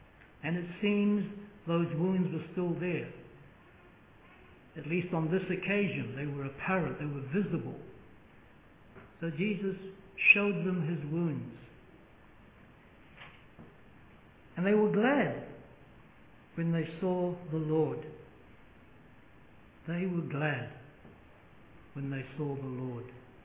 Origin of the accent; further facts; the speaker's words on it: New Zealand; born there; I was born in New Zealand and I was mixed a bit with sheep farmers.